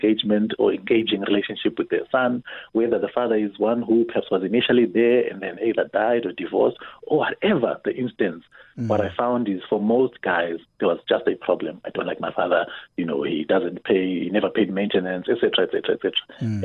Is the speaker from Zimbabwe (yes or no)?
yes; Zimbabwe; moved away; I'm originally from Zimbabwe. I've been in this country now for almost 20 years.